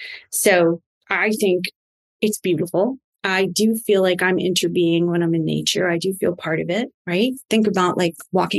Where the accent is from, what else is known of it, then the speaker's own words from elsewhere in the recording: Long Island, New York, United States; but I'm from Long Island, New York.